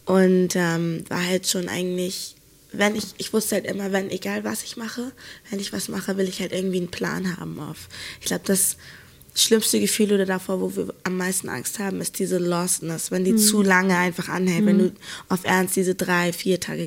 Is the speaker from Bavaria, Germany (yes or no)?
no; Hamburg, Germany; für mich, ich komme ja eigentlich aus Hamburg.